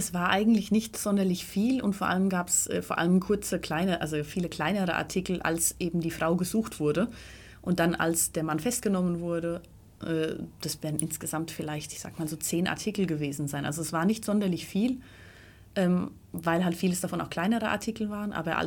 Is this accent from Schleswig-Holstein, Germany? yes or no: no; Bavaria, Germany; Ich komme aus dem Buchental, also dem Nachbarort von Mespelbrunn.